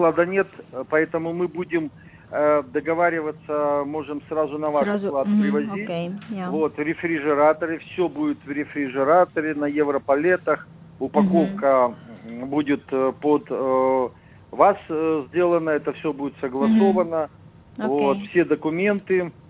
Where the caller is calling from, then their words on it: Ukraine; Я вас беспокою из Украины.